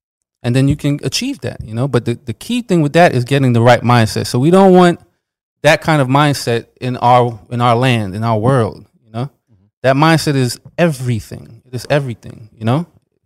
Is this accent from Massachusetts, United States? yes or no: no; New York, United States; So growing up, like, I'm from New York too.